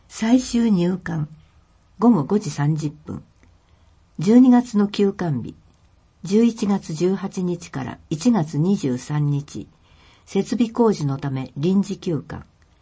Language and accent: Japanese; New Zealand; Japanese is a second language; now in Japan; しかし私の出身国ニュージーランドではお正月といえばキャンプやパーティー、そして花火です。